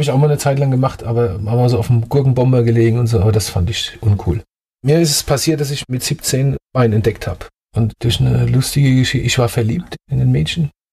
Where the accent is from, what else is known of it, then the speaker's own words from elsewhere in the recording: Ludwigshafen, Rhineland-Palatinate, Germany; wo ich herkomme, ich komme ja aus Oggersheim oder aus dem Hemshofen. Oggersheim, das ist schon ein hartes Pflaster und das ist auch dialektisch sehr hart.